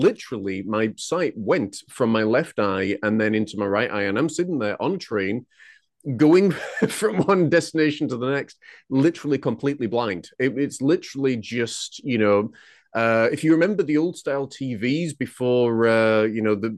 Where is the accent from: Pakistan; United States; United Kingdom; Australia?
United Kingdom; Huddersfield, Yorkshire and the Humber; moved away as an adult; now in Scotland, United Kingdom; So I was actually born and raised in Huddersfield, West Yorkshire, which is in England, but I've lived in Scotland now for the past 14 years. I originally came up here as a youth minister